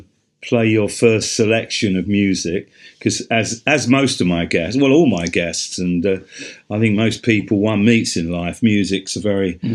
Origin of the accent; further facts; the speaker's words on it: Croydon, London, United Kingdom; when I grew up in Croydon, my grandparents lived in Canvey Island